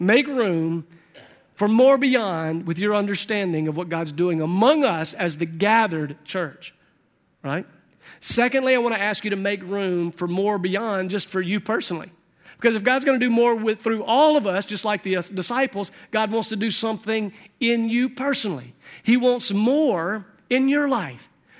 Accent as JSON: {"language": "English", "town": "Sunflower", "region": "Mississippi", "country": "United States", "tie": "born or raised there", "said": "I'm a Delta product. I was raised in Sunflower, which is a little bitty dot north of Indianola. And I graduated from high school in Greenville."}